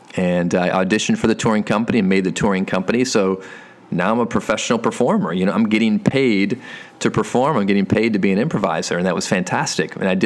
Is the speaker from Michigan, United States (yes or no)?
yes; Flint, Michigan, United States; I grew up in Michigan, Flint, Michigan, to be exact. And if there's a town out there that can relate to struggle, it's probably Flint, Michigan. And although I don't live in Flint anymore, I do a lot of work in Flint.